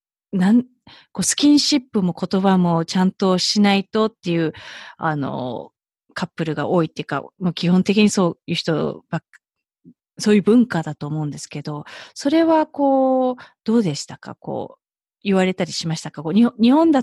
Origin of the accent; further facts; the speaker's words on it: United States; 小さい頃、こう、アメリカで育った割には、口が裂けても言えないってことはないんですけど